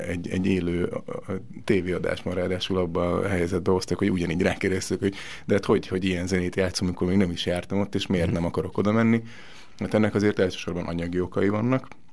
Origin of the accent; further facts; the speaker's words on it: Hungary; Mint magyar, ez talán egy kicsit szomorú